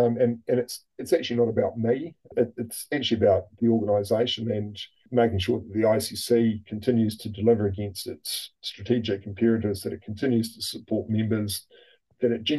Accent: Gisborne, New Zealand; I'm a Kiwi boy and growing up in Gisborne.

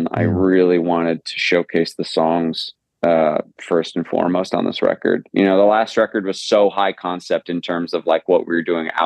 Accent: New York, United States; and I love my hometown. It's a small place that's kind of, you know, tucked away in the corner of the country, you know, and not a lot of people really know where it is or, you know, what upstate New York is like.

